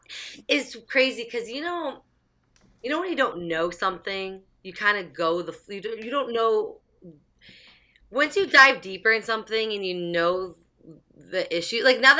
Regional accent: New Jersey, United States; now in New York, United States; I moved 6 years ago from South Jersey. I live like 10 minutes from Philly.

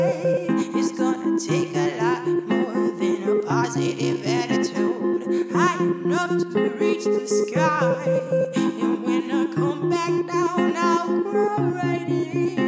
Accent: Texas, United States; And you know I'm Texan when I say all y'all.

